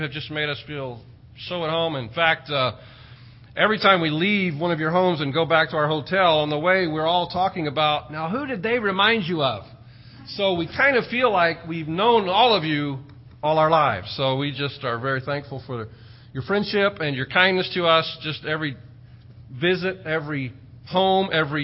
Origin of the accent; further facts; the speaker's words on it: Idaho, United States; also born or lived in Texas / California; even though we're from Idaho, and before that, Texas, and for a little while, even California, I'm not a fruit or a nut or a potato or a longhorn.